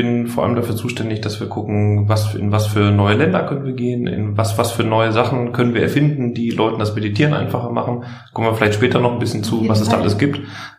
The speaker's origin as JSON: {"language": "German", "town": "Dortmund", "region": "North Rhine-Westphalia", "country": "Germany", "tie": "born or raised there", "lives_now": "Berlin, Germany", "said": "Hab vorher ganz klassisch Wirtschaft studiert im Ruhrgebiet in Wittenherdecke. Komme da auch gebürtig her, also bin gebürtiger Dortmunder. Und jetzt sitzen wir gerade zusammen im schönen Prenzlauer Berg in Berlin. Und da hat's mich und uns seit 2 Jahren hin verschlagen."}